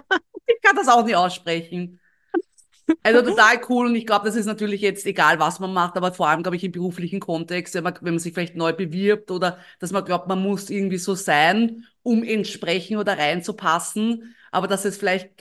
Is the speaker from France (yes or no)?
no; Austria; ich bin Österreicherin